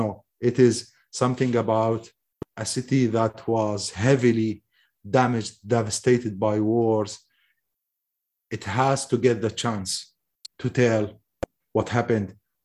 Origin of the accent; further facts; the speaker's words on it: Mosul, Nineveh, Iraq; I said, I wrote this 7 years ago. I am Mosuli. I am from the occupied Mosul.